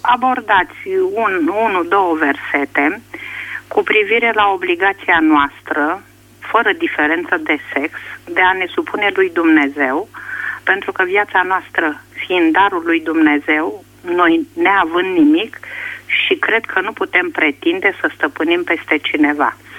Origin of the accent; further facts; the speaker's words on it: Bucharest, Romania; sunt din București.